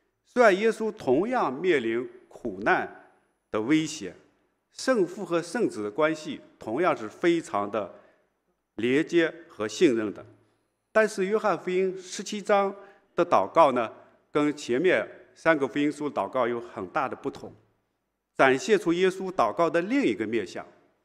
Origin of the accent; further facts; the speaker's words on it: China; now in Singapore; 当他们听说我是从中国来，在新加坡已经待了大概十多年